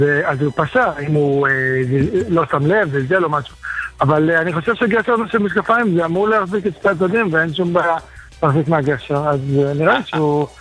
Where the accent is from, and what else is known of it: Bnei Brak, Tel Aviv District, Israel